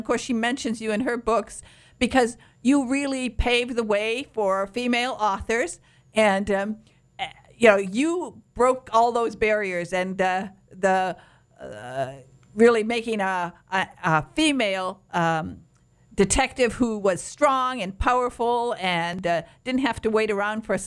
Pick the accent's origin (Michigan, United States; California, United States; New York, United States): Michigan, United States; Detroit; I'm from the Midwest. I'm from Detroit. Well, from Michigan.